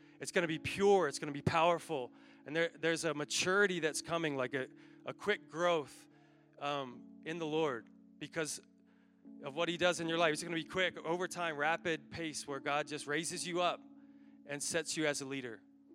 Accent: York, Pennsylvania, United States; I've been born and raised in York, PA.

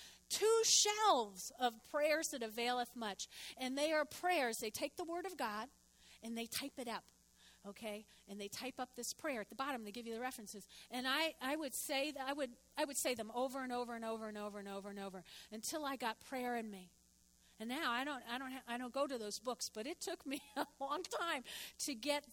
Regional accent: Brooklyn, New York, United States; also born or lived in New Jersey / Oklahoma; Okay, I was born and raised in Brooklyn, okay, then moved to Jersey, then to Oklahoma, and here. Guess what my native language is? English.

